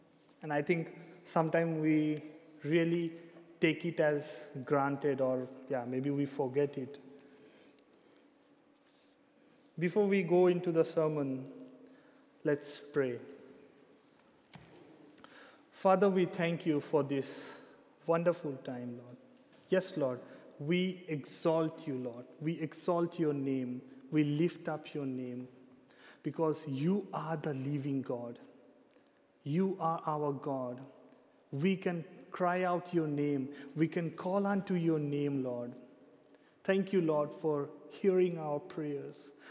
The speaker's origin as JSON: {"language": "English", "country": "India", "lives_now": "Zeist, Netherlands", "said": "I am basically from India, from where Eliza comes"}